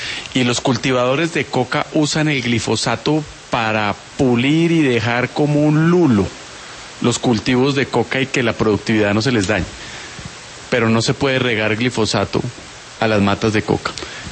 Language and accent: Spanish; Colombia; Aquí los que perdemos somos los colombianos